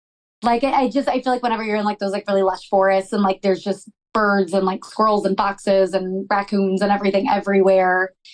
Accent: West Virginia, United States; Like, I'm from like the Roane County area, which is like more like the southern part of the state. It's a little bit more rural where I live.

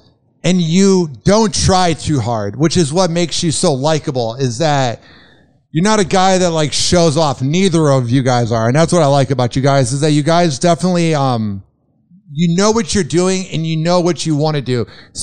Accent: Chicago, Illinois, United States; I'm from Chicago, so.

